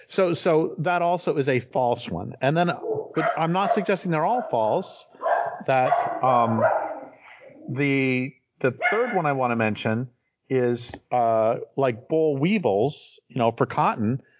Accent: Colorado, United States; That I grew up in Colorado, and a lot of ranchers and we had cows when I was a kid.

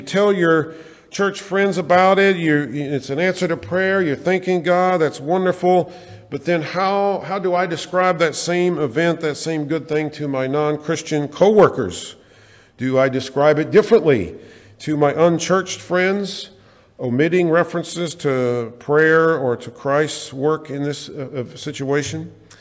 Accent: Tennessee, United States; You know, when I was growing up in Tennessee, we said, if the good Lord's willing and the creek don't rise

